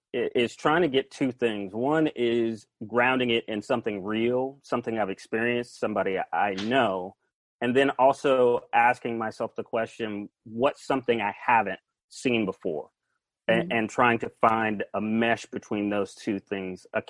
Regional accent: Atlanta, Georgia, United States; now in California, United States; I am from Atlanta, Georgia. I'm a Southern gentleman that has come out to the wild, wild west.

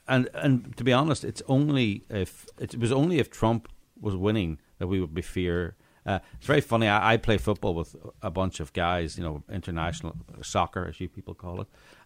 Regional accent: Northern Ireland, United Kingdom; I grew up in Northern Ireland.

